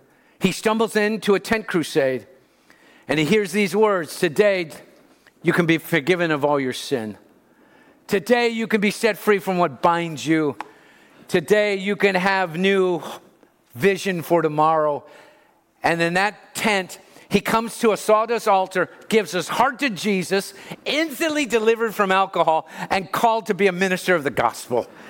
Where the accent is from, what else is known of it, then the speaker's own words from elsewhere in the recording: Pacoima, California, United States; Now, you have to be from Pacoima to tell that story. And I am from Pacoima.